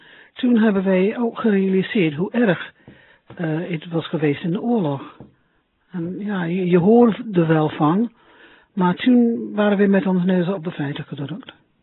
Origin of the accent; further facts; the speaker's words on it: London, United Kingdom; moved away as an adult; now in Bussum, Netherlands; ik kom oorspronkelijk uit Londen en ik ben in 1965 met mijn man naar Nederland gekomen en ik woon in Bussum.